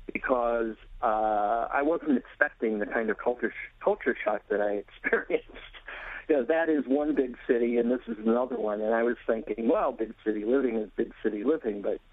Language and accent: English; Chicago, Illinois, United States; now in Brooklyn, United States; I came from Chicago.